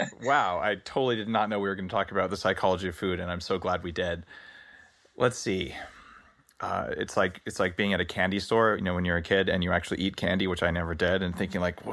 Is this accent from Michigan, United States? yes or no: no; California, United States; I come from Silicon Valley, where like the culture's Silicon Valley-ish and you're very entrepreneurial, but very tech-focused